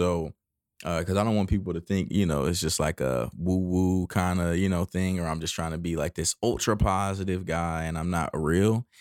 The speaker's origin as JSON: {"language": "English", "region": "California", "country": "United States", "said": "I'm originally from California and I see the hygienists in California are freaking, first of all, killing it when it comes to, you know, what they're making."}